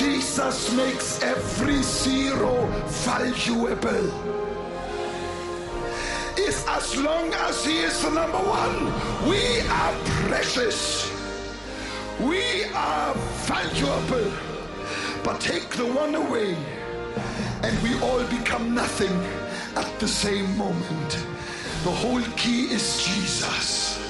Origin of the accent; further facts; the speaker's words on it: North Germany, Germany; You know, I grew up in North Germany at the mouth of the river Elbe. It is a tidal area.